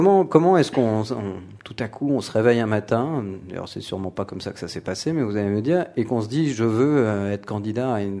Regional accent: Normandy, France; Moi, je suis normand, donc Caillé, le lait, donc c'était plus naturel dans mon langage.

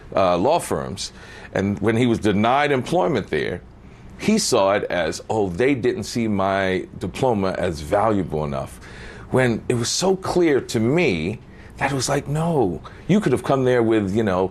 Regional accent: Pinpoint, Georgia, United States; I'm from Pinpoint, Georgia. I'm this poor

